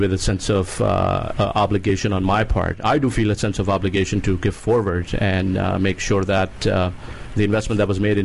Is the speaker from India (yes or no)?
yes; New Delhi, Delhi, India; moved away as an adult; now in United States; New Delhi, India.